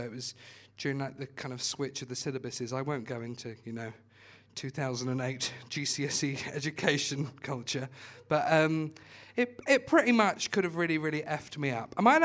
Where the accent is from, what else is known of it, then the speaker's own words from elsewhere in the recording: Watford, East of England, United Kingdom; I'm from Watford, by the way